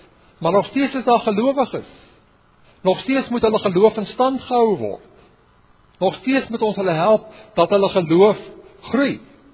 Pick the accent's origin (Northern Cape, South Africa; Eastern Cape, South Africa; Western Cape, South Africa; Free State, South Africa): Eastern Cape, South Africa; Port Elizabeth; born there; Ek self is gebore daar in Port Elizabeth, daar in Sitwell, wat een huis tuisgeboorte, het ek eers later in my lewe gehoor